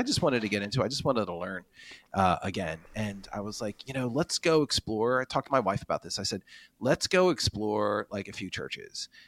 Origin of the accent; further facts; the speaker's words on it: Philadelphia, Pennsylvania, United States; I grew up in Philadelphia originally.